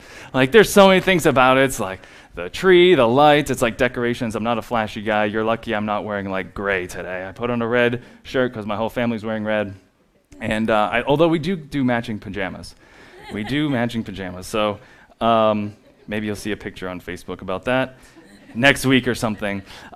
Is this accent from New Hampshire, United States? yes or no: yes; Hudson, New Hampshire, United States; now in Nashua, United States; I am from New Hampshire. I actually grew up in Hudson. We live in Nashua now.